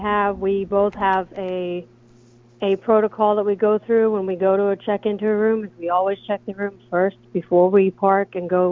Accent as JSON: {"language": "English", "region": "Georgia", "country": "United States", "said": "You know, because we're from Georgia, we're out of state, and we were there to visit family for the holiday."}